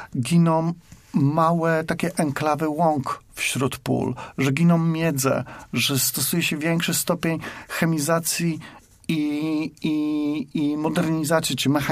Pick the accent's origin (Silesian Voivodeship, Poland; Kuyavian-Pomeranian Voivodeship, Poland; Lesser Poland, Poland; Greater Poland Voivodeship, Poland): Greater Poland Voivodeship, Poland; Wolsztyn; jak byłem dzieckiem i dorastałem w okolicach Wolsztyna.